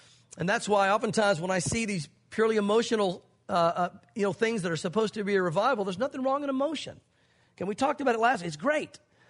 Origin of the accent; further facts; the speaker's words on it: the South, United States; Listen, I grew up in the South, so I know what people mean when they put this on the board